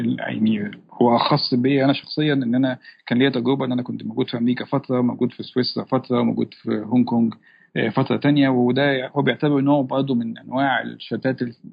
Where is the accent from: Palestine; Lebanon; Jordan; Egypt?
Egypt; خصوصا لما عرف ان انا من مصر، بيسأل على إزاي كمصري مقيم في شمال أفريقيا